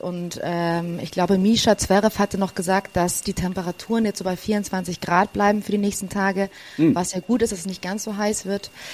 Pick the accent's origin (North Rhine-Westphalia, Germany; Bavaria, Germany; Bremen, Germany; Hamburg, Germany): Bavaria, Germany; Garmisch-Partenkirchen; Wir kommen hier aus Garmisch.